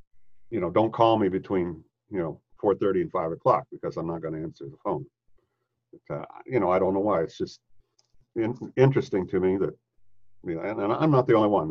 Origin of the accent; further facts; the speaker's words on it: Illinois, United States; now in St. Louis, United States; Oh, well, I was raised in Central Illinois and I was hired after tech school. I was hired by a small airline here in St. Louis called Ozark Airlines.